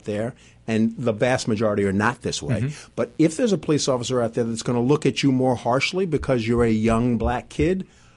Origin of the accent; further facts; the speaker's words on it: Mount Vernon, New York, United States; also born or lived in Bronx; yes, I was born in the Bronx, grew up in Mount Vernon. So I'm sort of stayed pretty close to home.